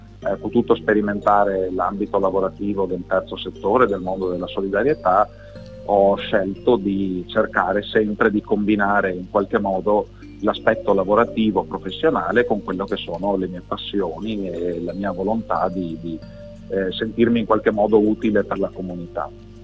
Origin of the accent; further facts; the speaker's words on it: Abano Terme, Veneto, Italy; io sono originario di Abano Terme, dove sono cresciuto con la mia famiglia. E prima di trasferirmi a Firenze per una, diciamo, una parentesi universitaria